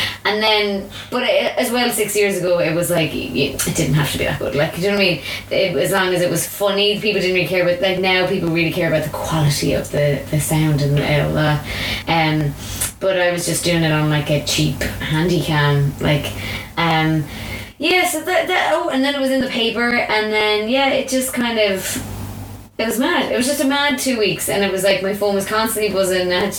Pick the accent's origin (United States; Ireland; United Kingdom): Ireland; Connacht; because I was living in Dublin, and because I was from Mayo, I had, like, this weird mix of the two